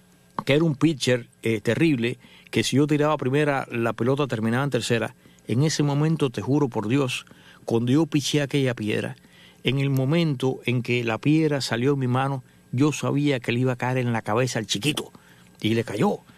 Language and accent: Spanish; Cuba; siempre he sido un pelotero muy malo, a pesar de que soy cubano.